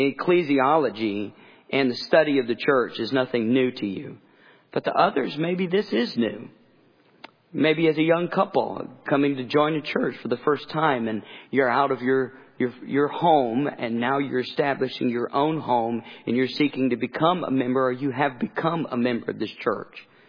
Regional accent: the South, United States; I grew up in the South. I didn't even know what a church covenant was.

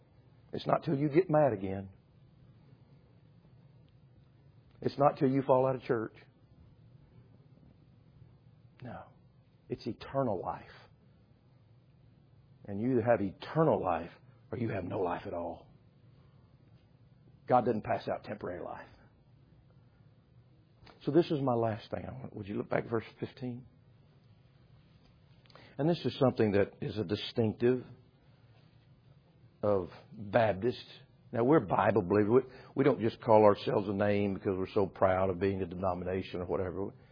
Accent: Decatur, United States; born there; I was born in Decatur Hospital

